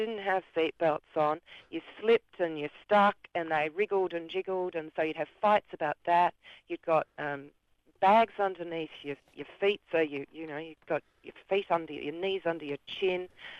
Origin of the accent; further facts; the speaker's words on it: Hobart, Tasmania, Australia; now in Canberra, Australia; Well, I grew up in Hobart. I'm a 64 baby, so my memories are early 70s and onwards.